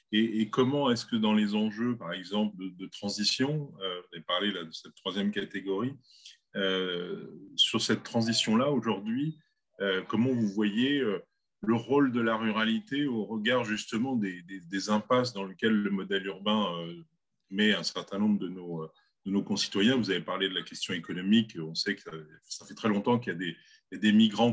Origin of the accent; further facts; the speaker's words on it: Lyon, Auvergne-Rhône-Alpes, France; puisque je suis lyonnais aussi